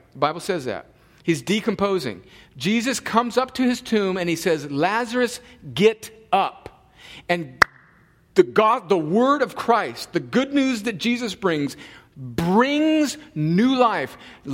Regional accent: El Centro, California, United States; Hey Brenda from El Centro, California. Yeah. My hometown.

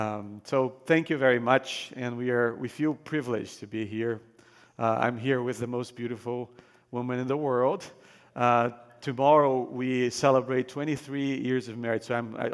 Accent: Brazil; when I was growing up in Brazil, I grew up in a Christian home

